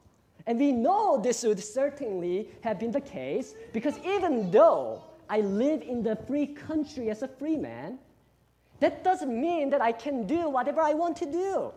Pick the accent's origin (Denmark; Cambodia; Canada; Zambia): Cambodia; English is a second language; moved away as an adult; also born or lived in Korea; now in United States; I was born in Korea and raised most of my life in Cambodia as a missionary kid. But I came to the U.S., at the age of 18